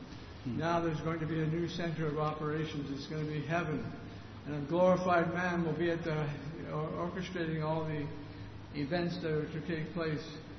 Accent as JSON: {"language": "English", "town": "Surrey", "region": "British Columbia", "country": "Canada", "said": "If somebody asked me, where are you from? I told them I'm from Surrey, B.C."}